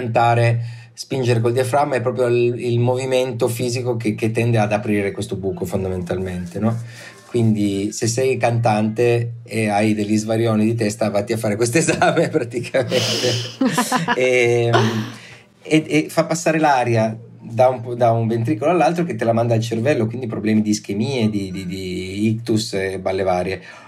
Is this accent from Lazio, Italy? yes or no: no; Turin, Piedmont, Italy; sarà che siamo torinesi